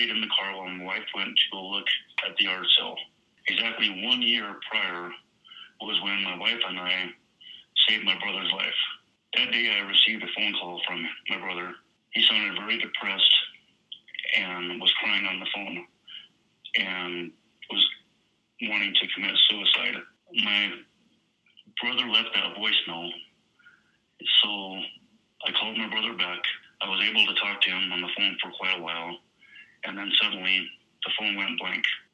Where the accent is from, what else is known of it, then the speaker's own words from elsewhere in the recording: Pueblo, Colorado, United States; from Pueblo, Colorado.